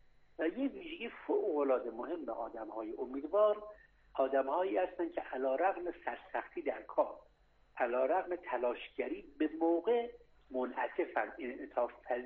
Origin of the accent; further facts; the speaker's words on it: Iran; من به عنوان یک ایرانی